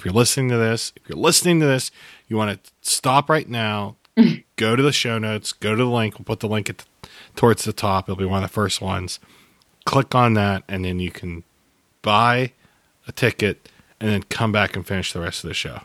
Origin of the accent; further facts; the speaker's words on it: Pittsburgh, Pennsylvania, United States; moved away as an adult; I am originally from Pittsburgh. I moved here, 13 years ago, I think. That sounds about right. I got a job with the state, like everyone else who moves here does.